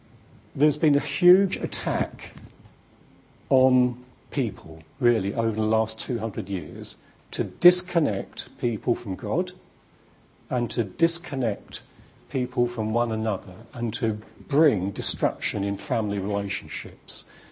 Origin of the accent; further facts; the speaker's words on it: Kentish Town, London, United Kingdom; mother came from Portsmouth. My father came from Aldborough in Suffolk, so about 120 miles away from where I was brought up in Kentish Town.